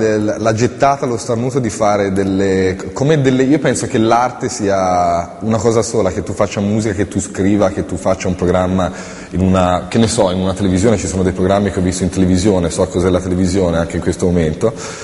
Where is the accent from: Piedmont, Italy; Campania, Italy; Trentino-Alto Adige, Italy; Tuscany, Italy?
Tuscany, Italy; Florence; born there; accent: Tuscan; Sono nato a Firenze